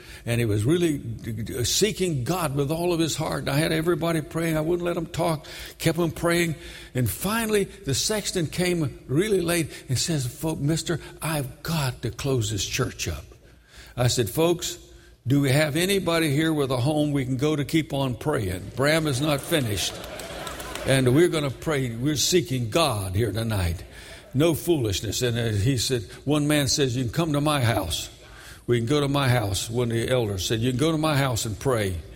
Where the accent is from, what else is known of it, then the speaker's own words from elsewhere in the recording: Brooklyn, New York, United States; Well, I'm from Brooklyn. You don't speak to people in alleyways.